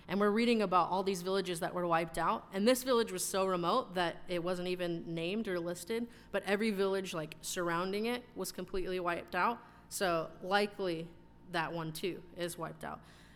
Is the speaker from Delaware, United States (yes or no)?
no; California, United States; And I would be like, hey, us too, I'm from California, whatever.